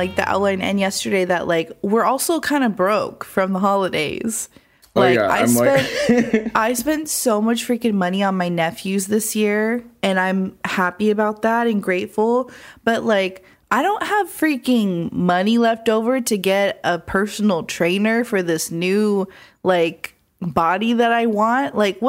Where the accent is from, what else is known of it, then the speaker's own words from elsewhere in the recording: Phoenix, Arizona, United States; Like even Phoenix, Arizona, my hometown, it gets the countdown before us.